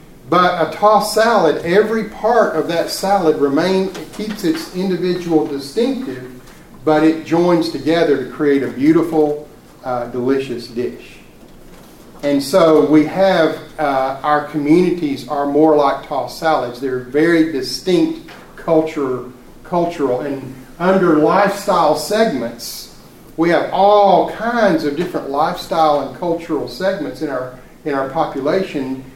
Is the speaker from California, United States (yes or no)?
no; Asheville, North Carolina, United States; I'm a native son of Asheville. I grew up in Asheville, and I've seen the changes over the years.